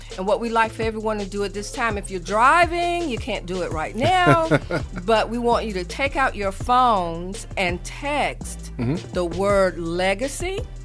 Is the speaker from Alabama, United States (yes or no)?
yes; Birmingham, Alabama, United States; I'm from Birmingham, Alabama.